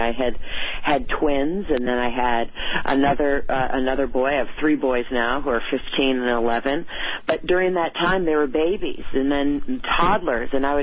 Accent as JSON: {"language": "English", "region": "Michigan", "country": "United States", "said": "I think that what I have discovered about myself is that I come from Michigan. I came from a very grounded background"}